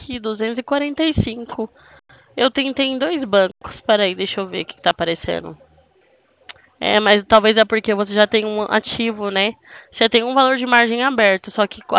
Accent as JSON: {"language": "Portuguese", "town": "Presidente Prudente", "region": "São Paulo", "country": "Brazil", "said": "Eu sou do interior de São Paulo, da cidade de Presidente Prudente"}